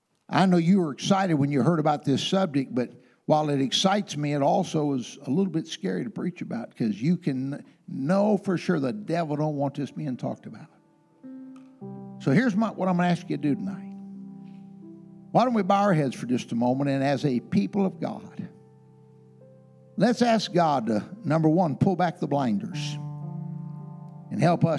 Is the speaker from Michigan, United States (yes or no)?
yes; Lansing, Michigan, United States; because I grew up around Lansing for a few years when I was a kid